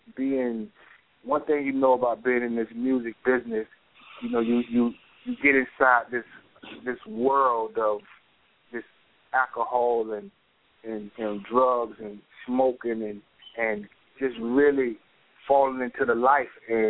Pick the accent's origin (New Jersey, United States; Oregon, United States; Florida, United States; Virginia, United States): Florida, United States; Daytona Beach; I grew up in Daytona Beach, Florida, man, and Daytona is not a very big place from what we have to work with. And it was a real tight-knit place, like everybody knew everybody.